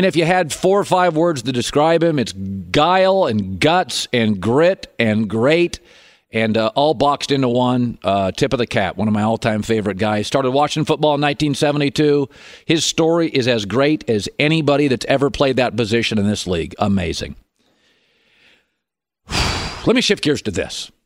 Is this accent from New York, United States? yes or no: no; Seattle, Washington, United States; born or raised there